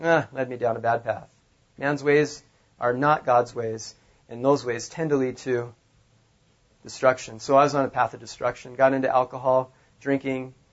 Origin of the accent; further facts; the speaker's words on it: Helena, Montana, United States; So I grew up in Helena, Montana. We moved there in 1969. I was 18 months old. I went to school there